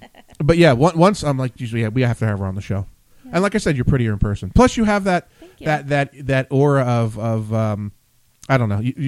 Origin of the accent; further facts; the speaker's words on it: Princeton, New Jersey, United States; born there; I was born in Princeton Hospital, so I guess you could say Central Jersey.